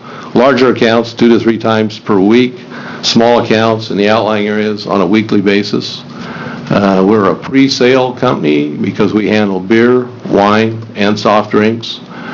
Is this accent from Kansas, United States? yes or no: no; Baker City, Oregon, United States; I'm from Baker City, Oregon.